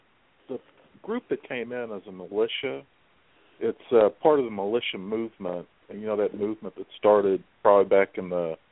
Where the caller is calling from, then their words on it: Missouri, United States; Oh, I'm calling from Missouri.